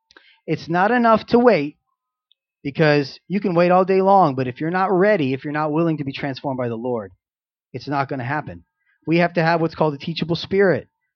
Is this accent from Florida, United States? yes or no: yes; Florida, United States; moved away as an adult; I moved here about 4 months ago. So I'm fresh off the boat from Florida. And we grew up in Florida. You know, I'm almost 40, so I've lived there, 30 years, you know.